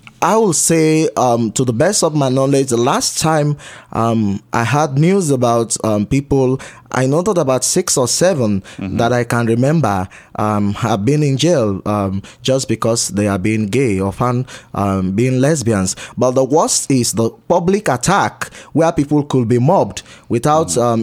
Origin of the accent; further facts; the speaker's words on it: Rivers, Nigeria; Yes, I am from River State in the Niger Delta region.